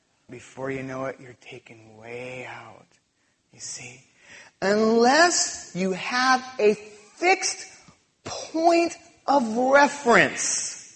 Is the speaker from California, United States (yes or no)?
yes; California, United States; I'm from California. We used to do that a lot.